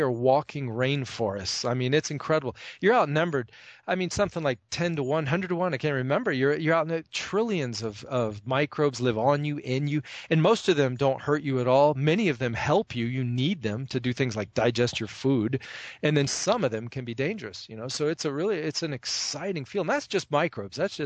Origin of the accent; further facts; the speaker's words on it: the South, United States; I grew up in the South in a country that is obsessed with race.